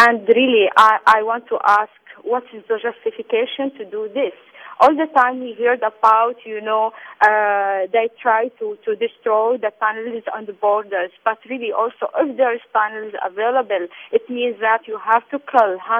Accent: Rafah, Gaza Strip, Palestine; English is a second language; because I'm citizen from Rafah, and I'm living there

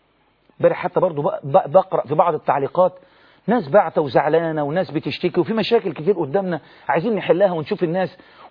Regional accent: Egypt; انما احنا عندنا في مصر قانون

